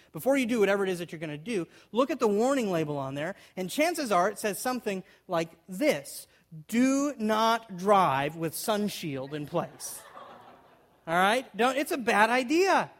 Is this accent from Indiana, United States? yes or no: no; Arizona, United States; It really resonates with me because I'm from Arizona, as I told you a little bit earlier, and everybody in Arizona